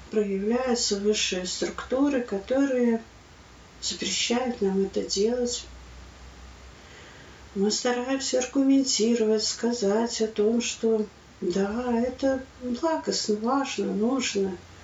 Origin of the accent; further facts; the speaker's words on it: Riga, Latvia; из Риги, Латвии.